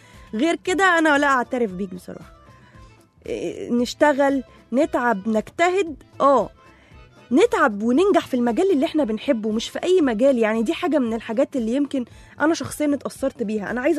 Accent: Egypt; أنا مشفتوش في حياتي غير عندنا إحنا بس كمصريين.

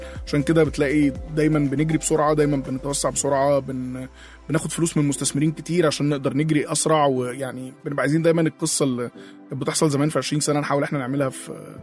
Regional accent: Tanta, Gharbia, Egypt; now in Cairo, Egypt; احنا كنا جايين انا من طنطا

